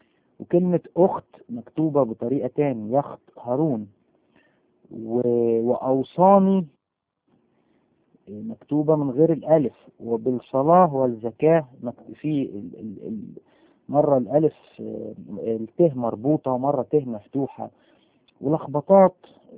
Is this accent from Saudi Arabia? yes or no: no; Upper Egypt, Egypt; فأنا يعني أصلا من الصعيد وكان عندنا نخل كتير